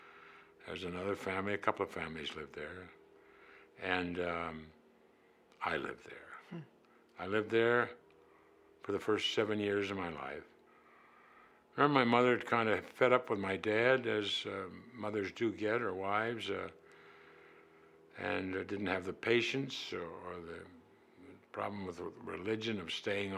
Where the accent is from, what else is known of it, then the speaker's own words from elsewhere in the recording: Dayton, Ohio, United States; I was born in Dayton, lived out just over from NCR